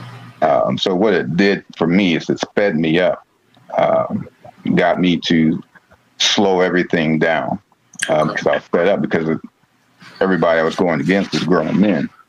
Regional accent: Marshall, Missouri, United States; also born or lived in Topeka, Kansas; Man, I grew up in – I was born in Topeka, but I grew up in Missouri, in Marshall.

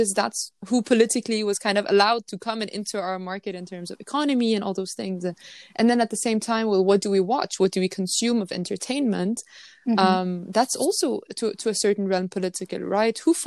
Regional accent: Denmark; also born or lived in Lebanon; from a very young age, I grew up multicultural. So I grew up with having family and growing up in Europe, particularly in Denmark, in the Western world, if you will.

